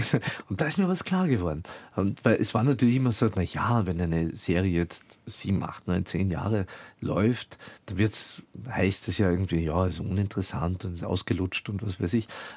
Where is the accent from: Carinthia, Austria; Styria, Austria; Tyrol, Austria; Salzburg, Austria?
Carinthia, Austria; Klagenfurt; das Klagenfurter Stadttheater, das ich ja gut kannte, also meine Heimatstadt